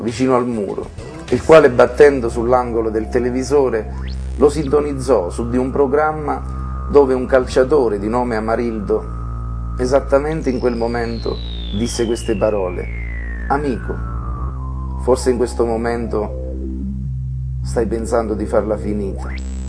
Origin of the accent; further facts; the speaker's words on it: Campobasso, Molise, Italy; born there; Sono nato a Campobasso da una famiglia non benestante. Mio padre è emigrato in Belgio quando avevo 2 anni.